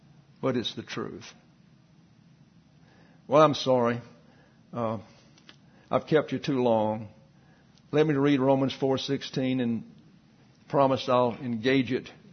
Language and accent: English; the South, United States; I came from the South, and there may be five Catholics I knew in my entire life.